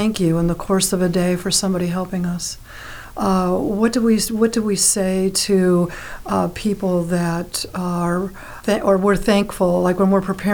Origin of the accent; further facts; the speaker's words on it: Santa Rosa, California, United States; I've come from California. I was from Northern California, Santa Rosa, California.